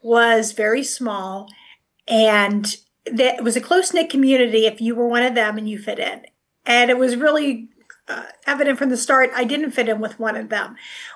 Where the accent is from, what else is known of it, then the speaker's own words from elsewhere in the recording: Butler, Pennsylvania, United States; born there; Well, I was born in Butler, Pennsylvania, as you can see in the backdrop behind there.